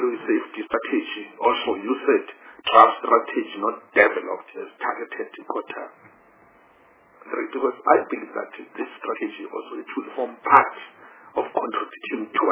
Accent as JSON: {"language": "English", "town": "Bethal", "region": "Mpumalanga", "country": "South Africa", "said": "like myself, I'm from Mpumalanga in Bethel"}